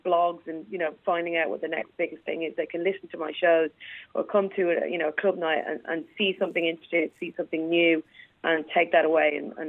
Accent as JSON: {"language": "English", "town": "Dublin", "region": "Leinster", "country": "Ireland", "tie": "born or raised there", "said": "because I'm going home to my hometown, it always, for me, it's like five times as exciting as any other tour date"}